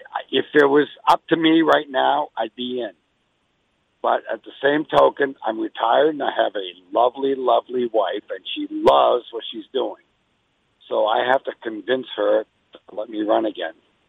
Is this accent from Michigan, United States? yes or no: no; Maine, United States; I'm in Maine, by the way. I'm in my hometown right now.